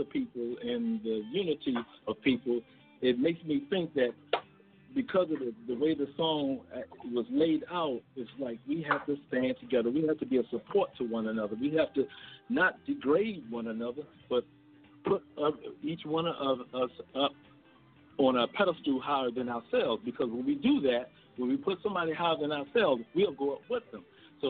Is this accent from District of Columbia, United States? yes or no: yes; Washington, District of Columbia, United States; Well, born and raised in Washington, D.C.